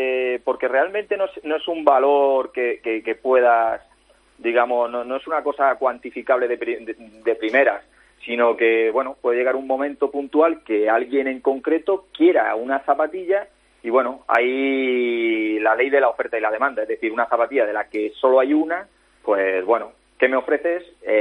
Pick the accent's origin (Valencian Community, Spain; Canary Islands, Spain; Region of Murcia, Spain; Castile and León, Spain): Region of Murcia, Spain; Jumilla; date cuenta que yo soy de Jumilla, tierra de vino.